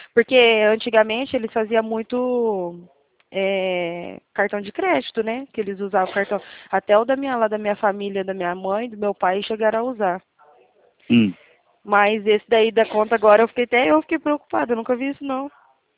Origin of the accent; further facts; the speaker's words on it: Ribeirão Preto, São Paulo, Brazil; Não, eu sou daqui de Ribeirão Preto